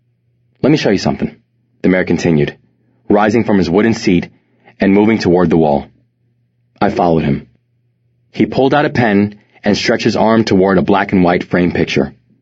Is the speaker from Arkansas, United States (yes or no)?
no; Bronx, New York, United States; born or raised there